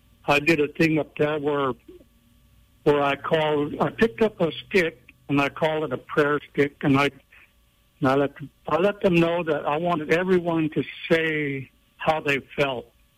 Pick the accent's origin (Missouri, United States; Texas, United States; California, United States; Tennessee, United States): California, United States; Round Valley; I was born and raised here in Round Valley, and I'm a Numlaki, and my father's side is up in Hoopaw, so I have, I have two tribes.